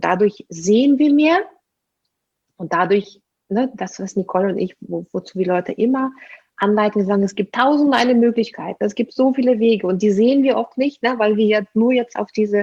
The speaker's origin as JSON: {"language": "German", "country": "Russia", "second_language": "German", "said": "Ich bin ja als Russin wirklich in der deutschen Sprache so glücklich manchmal"}